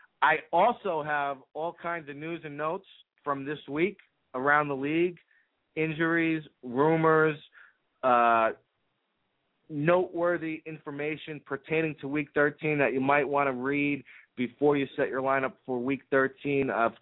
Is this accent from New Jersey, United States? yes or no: yes; New Jersey, United States; I'm from New Jersey.